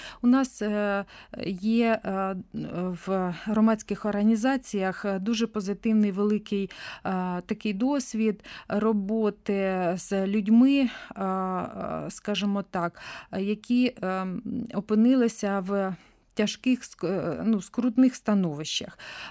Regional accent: Sumy, Sumy Oblast, Ukraine

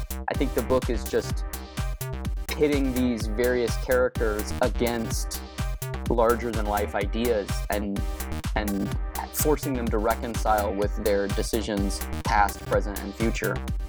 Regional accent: Arizona, United States; A lot of people have kind of brought up the fact that Becca is from Arizona and I am from Arizona.

